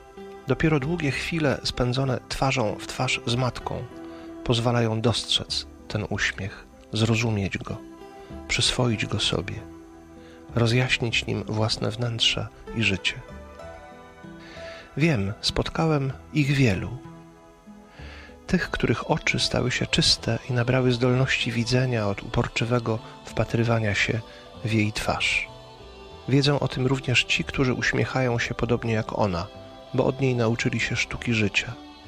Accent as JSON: {"language": "Polish", "town": "Pszów", "region": "Silesian Voivodeship", "country": "Poland", "said": "Pochodzę z Pszowa, małego miasteczka na południu Śląska"}